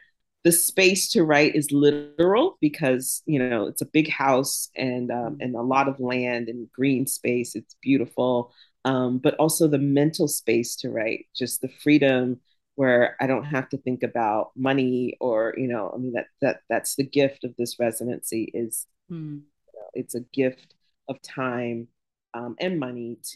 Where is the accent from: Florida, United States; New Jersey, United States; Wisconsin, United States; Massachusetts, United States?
Florida, United States; Jacksonville; also born or lived in Pittsburgh; now in Oxford, United States; This is a return to the South for me. I grew up in the South, Jacksonville, Florida.